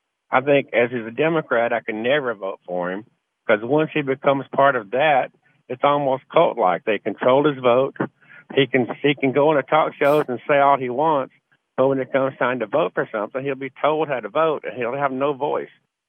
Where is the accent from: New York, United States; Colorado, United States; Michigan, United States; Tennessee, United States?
Tennessee, United States; Nashville; So I'm a born and raised in Nashville, downtown Nashville kid, actually.